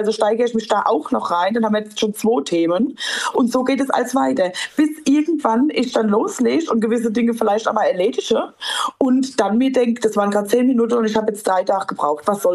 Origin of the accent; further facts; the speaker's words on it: Mömlingen, Bavaria, Germany; Also ich komme aus Mömmlinge und Mömmlinge haben mit Eisenbach ein Problem.